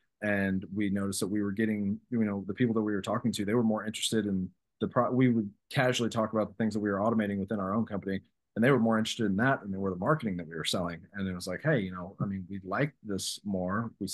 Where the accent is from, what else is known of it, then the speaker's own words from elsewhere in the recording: St. Joseph, Missouri, United States; So I grew up in a small town in Missouri, St. Joseph, Missouri, about 45 minutes north of Kansas City. I grew up in a one-bedroom house with a single mother.